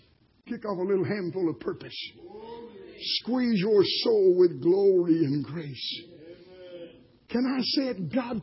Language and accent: English; Tennessee, United States; You know, I used to pastor in the state of Tennessee. Anybody here from Tennessee? I'm from Tennessee.